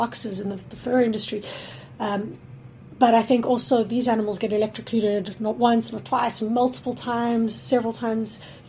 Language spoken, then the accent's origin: English; South Africa; I'm from South Africa